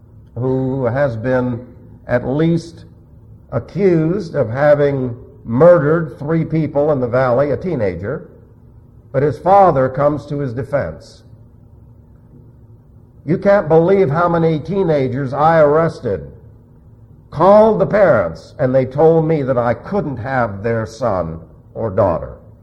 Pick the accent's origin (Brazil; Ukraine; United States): United States; New York City, New York; I was raised in New York City. That's tough.